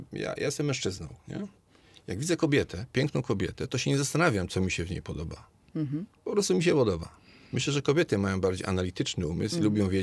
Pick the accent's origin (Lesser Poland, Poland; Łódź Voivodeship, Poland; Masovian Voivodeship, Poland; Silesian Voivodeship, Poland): Silesian Voivodeship, Poland; Gliwice; Ja pochodzę ze Śląska, z Gliwic, z takiej klasycznej śląskiej katolickiej rodziny.